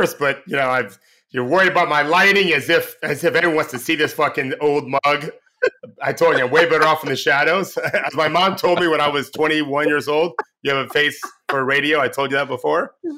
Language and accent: English; Indiana, United States; They were friends. We're from Indiana.